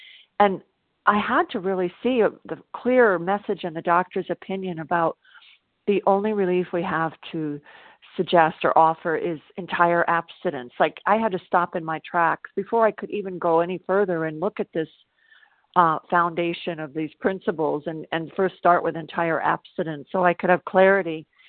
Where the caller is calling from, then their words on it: South Carolina, United States; I'm calling from South Carolina